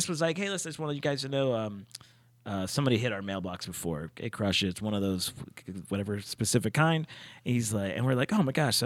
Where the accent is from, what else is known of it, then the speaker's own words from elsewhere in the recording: Pittsburgh, Pennsylvania, United States; I was like, I'm from Pittsburgh.